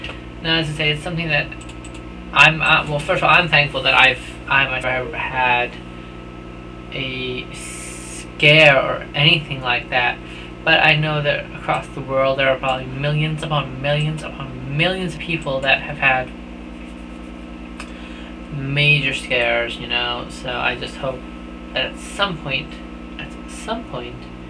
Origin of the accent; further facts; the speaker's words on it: Scotland, United Kingdom; accent: Scottish; I've had to distill my accent over time. I am going to attempt to, as much as I can, let through my original Scottish accent.